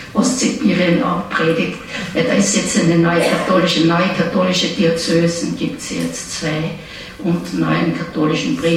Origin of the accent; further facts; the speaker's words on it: Vienna, Austria; accent: Viennese; Ich rede wienerisch auch, nicht?